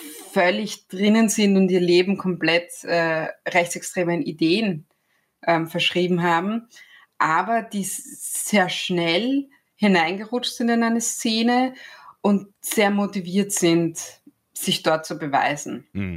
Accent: Vienna, Austria; ich bin aus Wien und ich freue mich, hier zu sein.

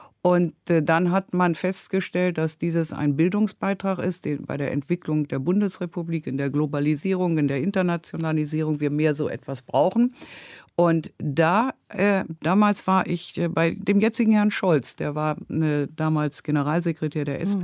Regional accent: Bremen, Germany; now in Frankfurt, Germany; Hier in Frankfurt heißen die Wasserhäuschen. Bei uns in Bremen heißen die Buden.

